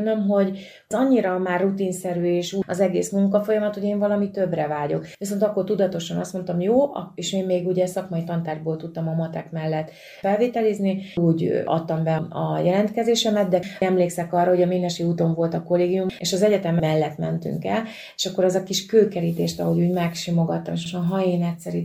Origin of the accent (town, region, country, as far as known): Bácsalmás, Bács-Kiskun, Hungary